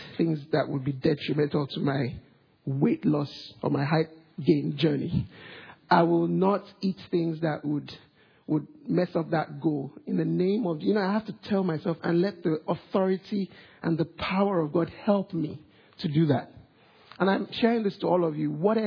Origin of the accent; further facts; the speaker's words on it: Nigeria; now in Australia; I grew up in Nigeria, for those of you who don't know